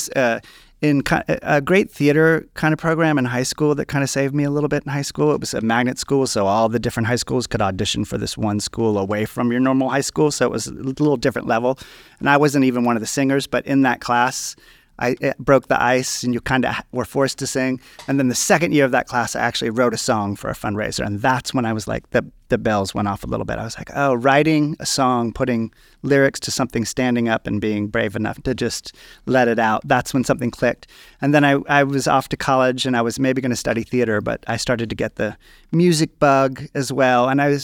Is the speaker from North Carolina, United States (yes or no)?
yes; North Carolina, United States; also born or lived in New York; So I was born in New York, like you said, but I was raised in North Carolina.